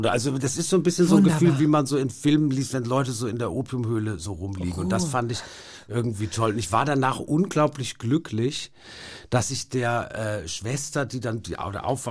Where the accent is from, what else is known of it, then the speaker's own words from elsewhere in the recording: Baden-Württemberg, Germany; Was mich verwundert, weil ich bin eigentlich immer so ein Sommerkind gewesen und komme ja auch aus Baden-Württemberg, was so ein sonniges Bundesland ist.